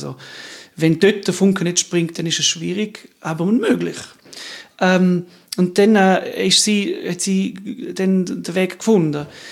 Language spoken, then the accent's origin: German; Thun, Bern, Switzerland; Ich bin in Thun aufgewachsen, in einer Familie, wo Musik sehr wichtig war.